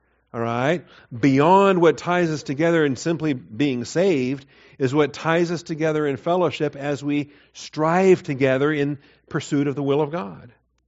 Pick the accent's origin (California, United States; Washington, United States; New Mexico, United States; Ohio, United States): Washington, United States; He was from North Carolina. I was from Washington State.